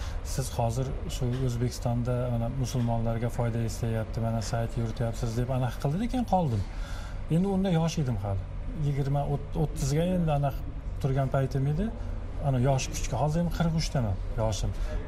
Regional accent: Tashkent, Uzbekistan; born there; Men Toshkentda tug'ilganman-da.

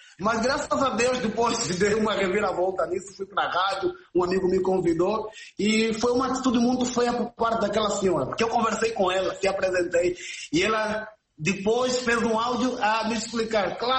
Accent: Angola; eu sou angolano, estou a desenvolver um trabalho e tudo mais.

